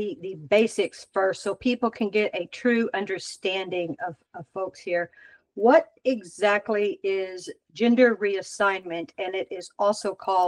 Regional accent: Texas, United States; Maggie currently lives in my home state of Texas

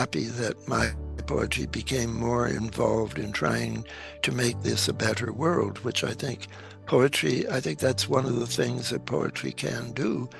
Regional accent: Poland; now in Berkeley, United States; But he just came to Berkeley 1 year before I did. I came from Poland and I knew Polish.

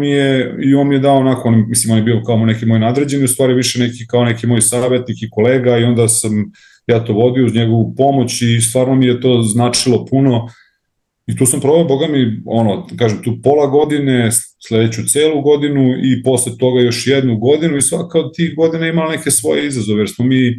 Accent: Belgrade, Serbia; Ja sam tu iz Beograda

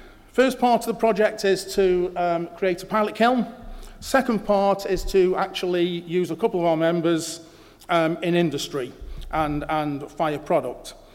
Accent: Stoke-on-Trent, West Midlands, United Kingdom; also born or lived in South West England; I was born and bred in Stoke-on-Trent, recognised as the potteries, although I've spent a fair bit of my time in the southwest, as I indicated earlier.

